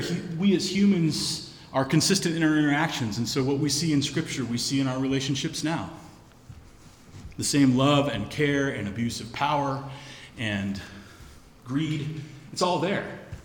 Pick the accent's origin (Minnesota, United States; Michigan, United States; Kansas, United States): Kansas, United States; I grew up in Kansas in the 1980s, and in about as evangelical a situation as you could be in and still call it Quaker.